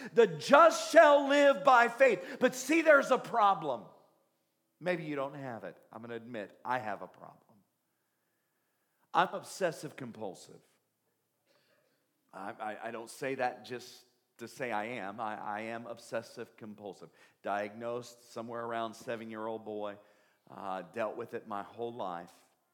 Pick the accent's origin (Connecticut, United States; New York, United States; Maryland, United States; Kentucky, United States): Kentucky, United States; Y'all know what double cousins are? I told you I'm from Southeast Kentucky.